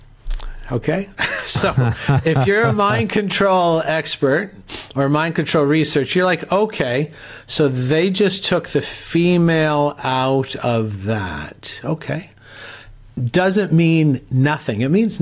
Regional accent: Canada; I'm Canadian

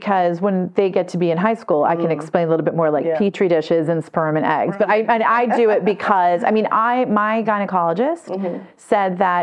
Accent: Michigan, United States; In my home state of Michigan, as I explained earlier

